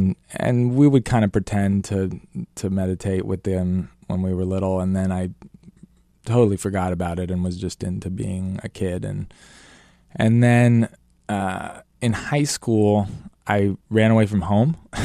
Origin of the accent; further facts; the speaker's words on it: Sacramento, California, United States; also born or lived in Azores; I was in Sacramento. Okay. We'd moved around a lot. My dad was in the military. Anyway, we lived on an island in the Azores when I was little.